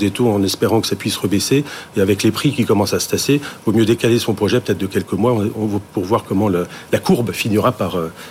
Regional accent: Hauts-de-France, France; je viens du Nord-Pas-de-Calais

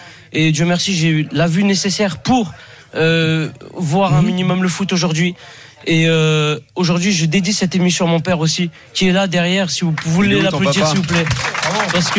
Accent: Lyon, Auvergne-Rhône-Alpes, France; Hey, je suis lyonnais.

